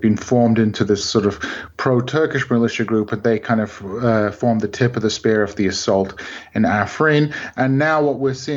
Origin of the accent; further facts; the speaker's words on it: United Kingdom; now in Springfield, United States; So my father's Kurdish, my mother's from Wales. I was brought up in the United Kingdom. I did most of my studying in Britain and Turkey. And then I got a job here in Missouri. So I live now in Springfield, Missouri, the Queen City of the Ozarks